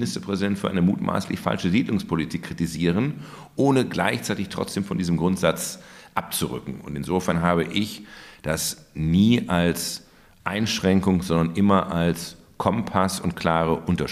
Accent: Germany; eine Äquidistanz kann es in diesen Fragen im Nahostkonflikt für uns als Deutsche nicht geben

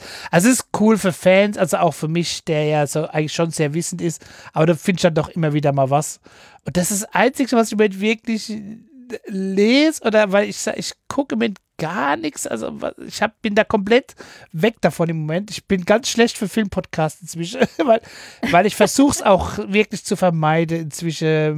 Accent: Seattle, Washington, United States; es geht um die Mannschaft Seattle Seahawks. Das ist ja da, wo ich herkomme, unsere Mannschaft.

